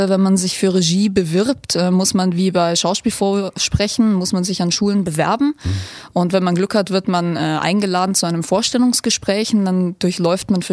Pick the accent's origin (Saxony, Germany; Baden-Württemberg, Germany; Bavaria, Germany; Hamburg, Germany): Bavaria, Germany; Munich; Ich bin da aufgewachsen in der Gegend und bin dort geboren.